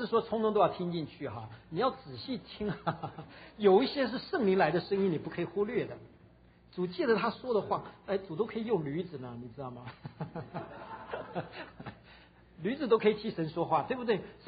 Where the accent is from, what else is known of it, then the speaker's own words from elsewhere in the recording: China; 这是我们中国人的天性里头的一个吃亏的地方。